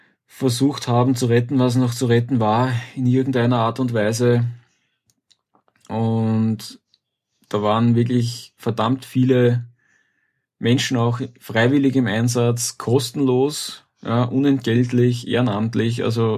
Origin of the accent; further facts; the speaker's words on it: Austria; Hochwasser war ziemlich massiv, sowohl bei uns in Österreich als auch in Deutschland.